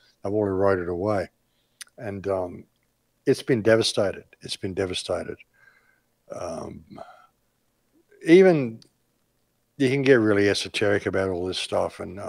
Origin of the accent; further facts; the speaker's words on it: Australia; moved away; I mean, I'm Australian. I intend to go back there one day.